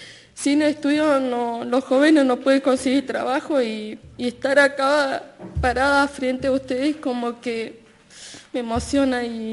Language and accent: Spanish; Viedma, Río Negro, Argentina; born there; also born or lived in Adolfo Alsina; soy nacida en Alufo Alsina, en un pueblito de ahí, en Viedma. Y bueno, estoy en un hogar allá en Viedma